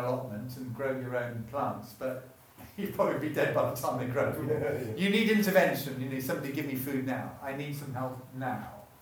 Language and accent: English; Manchester, North West England, United Kingdom; I come from Manchester, okay?